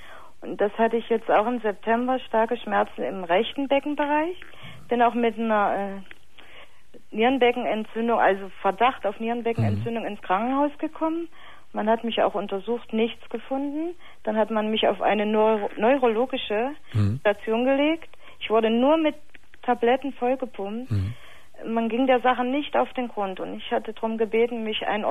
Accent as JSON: {"language": "German", "region": "Thuringia", "country": "Germany", "tie": "born or raised there", "said": "musste hier von Potsdam wieder zurück in meine Heimatstadt nach Thüringen"}